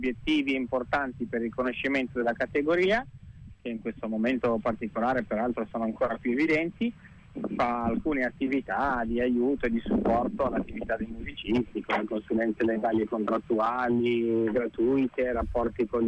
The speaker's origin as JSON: {"language": "Italian", "town": "Bologna", "region": "Emilia-Romagna", "country": "Italy", "said": "Da Bologna, sì, sono bolognese."}